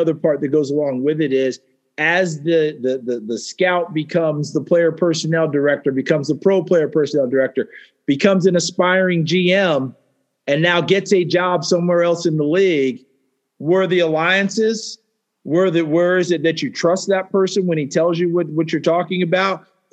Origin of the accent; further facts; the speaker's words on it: New York, United States; When I was a little guy growing up in New York State, you took a baseball in your glove.